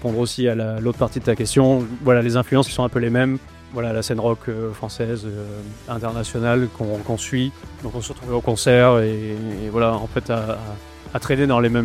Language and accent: French; Nouvelle-Aquitaine, France; moi je suis originaire de Charente